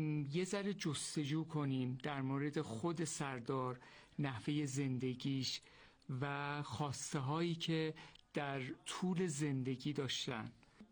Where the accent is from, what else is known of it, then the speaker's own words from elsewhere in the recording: Urmia, West Azerbaijan, Iran; دارم سفر میکنم به شهر خودم که ارومیه است.